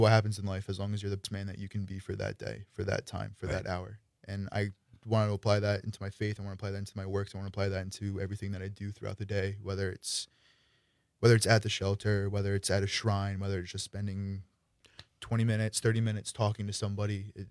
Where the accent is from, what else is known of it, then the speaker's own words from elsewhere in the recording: Cumberland, Rhode Island, United States; Yeah, I'm from Cumberland, Rhode Island, which is about 10 minutes north of Providence.